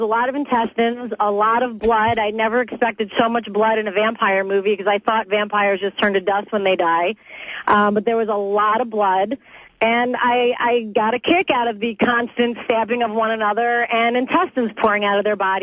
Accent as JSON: {"language": "English", "region": "East Coast", "country": "United States", "said": "I'm from the East Coast, so like Poltergeist movies I'm all about."}